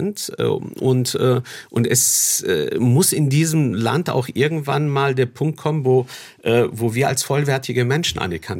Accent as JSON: {"language": "German", "town": "Recklinghausen", "region": "North Rhine-Westphalia", "country": "Germany", "tie": "born or raised there", "said": "Als ich zum ersten Mal in meiner Heimatstadt Recklinghausen im Ruhrgebiet in den Stadtrat gewählt worden bin"}